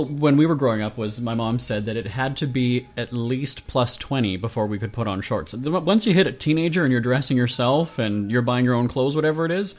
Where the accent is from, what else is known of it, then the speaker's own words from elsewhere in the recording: Winnipeg, Manitoba, Canada; we're coming at you from Winnipeg, Manitoba, my hometown